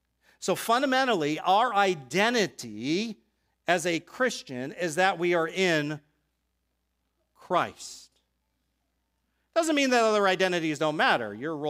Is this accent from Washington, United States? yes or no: no; Boston, Massachusetts, United States; I'm from Boston. I like the Red Sox.